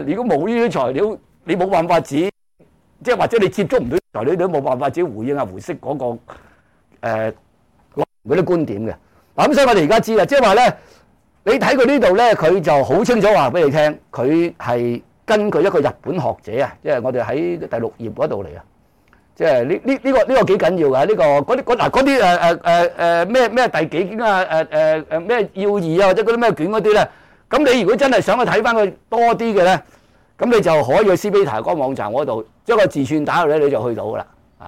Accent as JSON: {"language": "Cantonese", "country": "China", "said": "咁我哋中國人真正明白波野思想咧，應該係羅襲入關之後嘅事"}